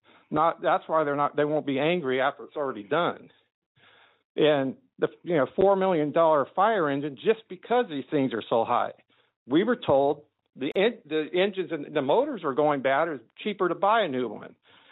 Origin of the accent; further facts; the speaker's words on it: Grover Beach, California, United States; I'm from Grover Beach. I don't know if anybody even considered water. You know, I've been here my whole life.